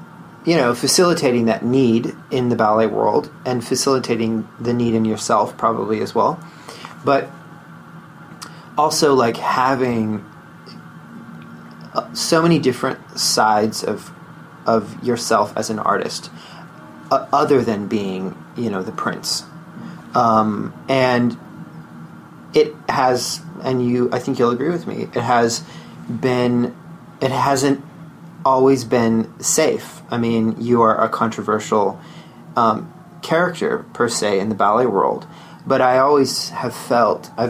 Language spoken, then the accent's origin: English; Russia; accent: Russian; And, like, I have such deep, like, my Russian accent.